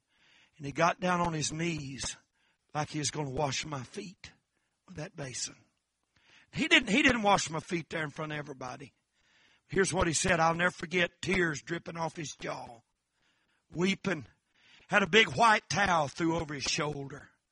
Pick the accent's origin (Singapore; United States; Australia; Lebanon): United States; See, we're American folks. We're proud people.